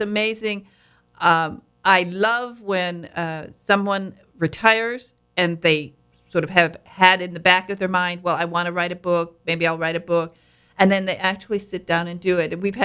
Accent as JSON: {"language": "English", "region": "Michigan", "country": "United States", "tie": "born or raised there", "said": "And actually, that's how I came from the Upper Peninsula of Michigan. We didn't have we had a very simple life, to put it mildly. We weren't very rich."}